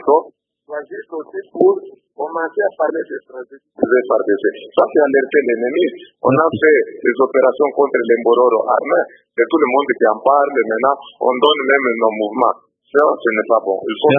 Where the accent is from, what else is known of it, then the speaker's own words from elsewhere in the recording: DR Congo; ici chez nous au Congo